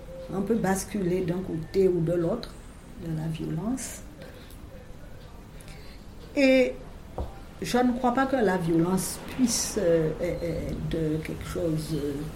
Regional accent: Guadeloupe, France; nous, Guadeloupéens, nous sommes Français depuis 1655.

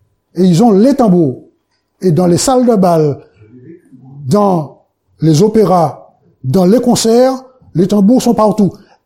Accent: Martinique, France; Je suis de Martinique, je parle en connaissance de cause.

